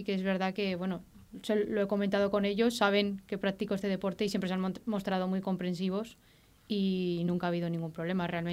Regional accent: Aragon, Spain; yo había estado desde los 4 a los 10 años practicando jota, como buena aragonesa

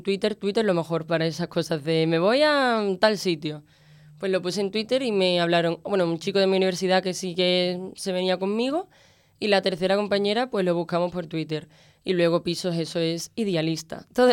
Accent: Seville, Andalusia, Spain; moved away; Cada vez que hablo, mira que yo no tengo tanto acento, pero cada vez que hablo siempre alguien en el taxi, en portero, no sé qué, mucha gente me dice, ah, tú eres de Sevilla

